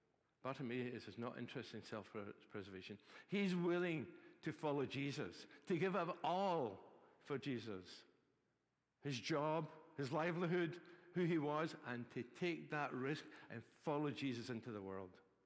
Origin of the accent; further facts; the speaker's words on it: Scotland, United Kingdom; even my money as a Scotsman